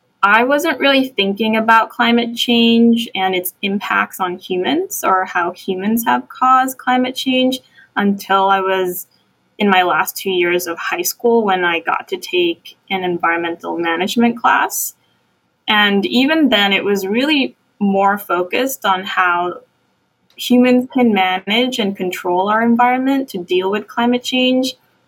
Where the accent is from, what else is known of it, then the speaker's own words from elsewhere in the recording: Malaysia; also born or lived in Stockholm, Sweden / East Malaysia; from, you know, city landscapes in Malaysia, being, you know, growing up in the Scandinavian town center in, you know, Stockholm, Sweden, but also smaller historic towns in Malaysia.